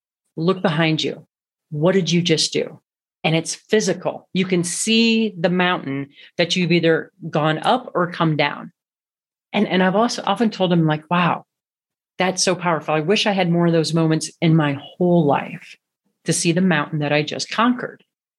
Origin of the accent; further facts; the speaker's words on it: Midwest, United States; now in Colorado, United States; I grew up in the Midwest here in the States, and it's really flat. I live in Colorado now, not flat at all.